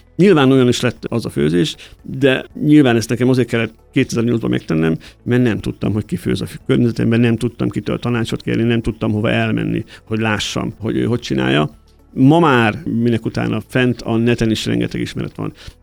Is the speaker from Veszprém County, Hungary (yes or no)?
yes; Gyulakeszi, Veszprém County, Hungary; én mondtam, hogy Gyulakesziben nőttem fel, ez a Csobánc hegytövében lévő kis falu, és az én szüleim, nagyszüleim gazdálkodó paraszt emberek voltak